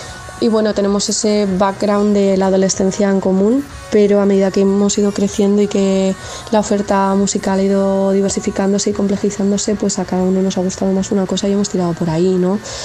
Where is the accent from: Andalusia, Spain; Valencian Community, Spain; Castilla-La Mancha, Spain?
Castilla-La Mancha, Spain; Toledo; Tomás y yo somos de Toledo.